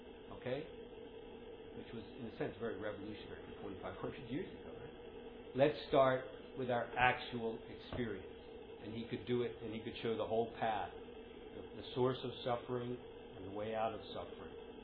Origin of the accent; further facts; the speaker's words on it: Philadelphia, Pennsylvania, United States; There's a man, I'm from Philadelphia, I think you said that, huh?